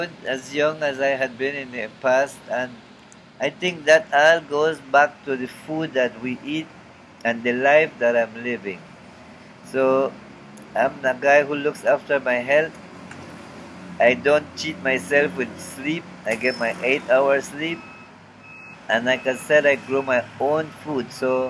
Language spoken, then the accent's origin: English; San Ignacio, Cayo District, Belize; So in my hometown, everyone, almost 90% of the people in San Ignacio